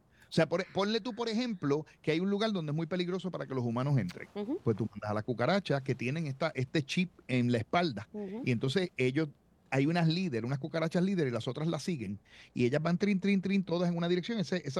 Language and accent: Spanish; Puerto Rico; somos los puertorriqueños con nuestros hogares los que estamos produciendo el 5% de esa energía